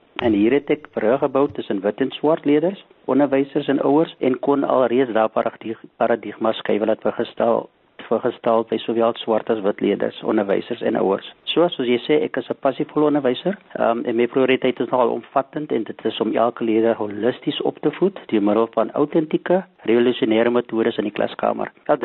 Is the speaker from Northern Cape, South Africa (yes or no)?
yes; Northern Cape, South Africa; now in Knysna, South Africa; ek is 'n sentraal Suid-Afrikaner. Ek is gebore net op die Kaapse vlakte, maar ek het later jare het ek het my pa ons Noord-Kaap toe gevat.